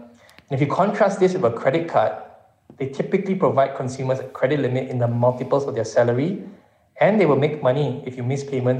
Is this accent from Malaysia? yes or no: yes; Malaysia; English is a second language; being Malaysian myself